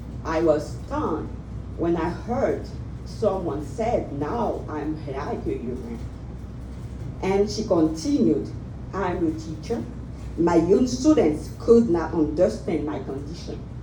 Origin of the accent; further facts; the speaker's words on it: Port-au-Prince, Ouest, Haiti; I'm from Port-au-Prince, Haiti.